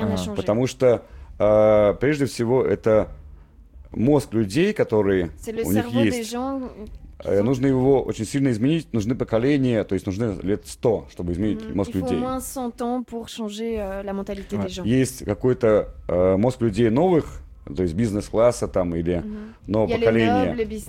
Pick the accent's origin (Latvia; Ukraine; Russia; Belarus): Latvia; Riga; Вот в Риге, я просто вырос в Литоне, Letonian country.